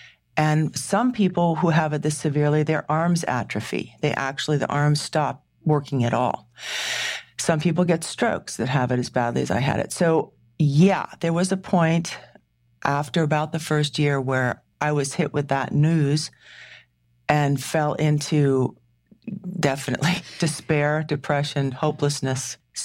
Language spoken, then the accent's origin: English; New England, United States; Now, I'm from New England. We do stoicism really well.